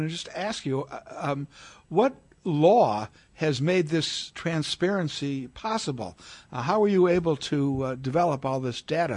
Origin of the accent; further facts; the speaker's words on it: Illinois, United States; I just wanted to tell you, I'm from Illinois also.